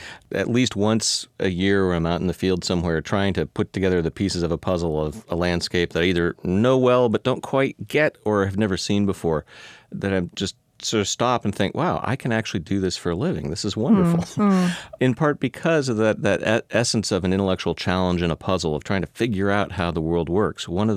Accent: Palo Alto, California, United States; Well, I grew up in California, Palo Alto.

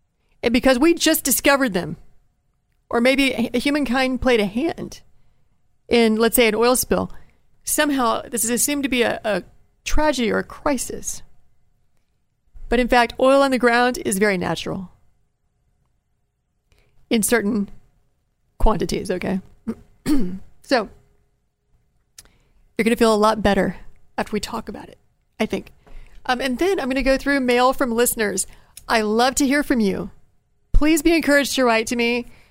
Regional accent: Appalachia, United States; It's more like a hill by my standards. I'm from Appalachia

